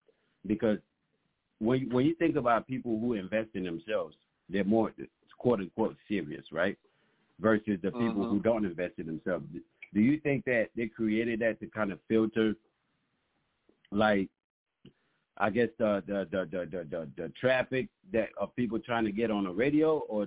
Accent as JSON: {"language": "English", "town": "Chicago", "region": "Illinois", "country": "United States", "tie": "born or raised there", "said": "growing up in Chicago is already hard enough, bro."}